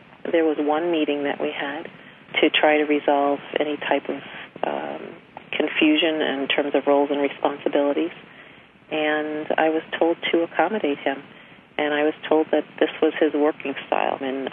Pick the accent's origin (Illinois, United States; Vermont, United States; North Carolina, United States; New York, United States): New York, United States; New York City; I grew up in New York City.